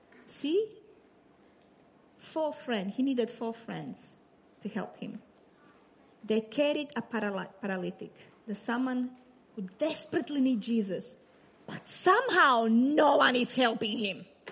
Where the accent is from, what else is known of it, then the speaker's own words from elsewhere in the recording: Croatia; English is a second language; By the way, when I was growing up in Croatia, when I was 13 years old, we would expel people from coloring hair from the church.